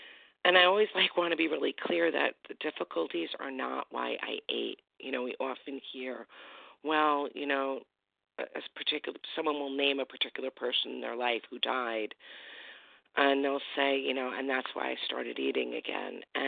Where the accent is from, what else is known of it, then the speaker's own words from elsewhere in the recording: New York, United States; I come from New York, from the beautiful Hudson Valley region of New York.